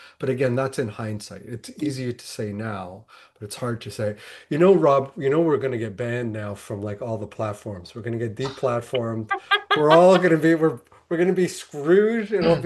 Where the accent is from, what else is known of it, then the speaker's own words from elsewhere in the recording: Canada; As a Canadian